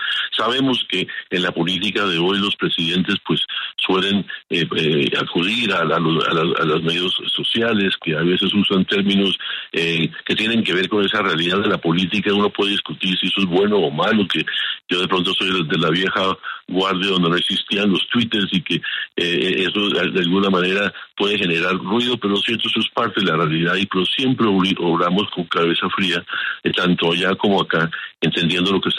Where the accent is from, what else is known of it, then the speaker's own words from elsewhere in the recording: Colombia; fue nuestro trabajo como colombianos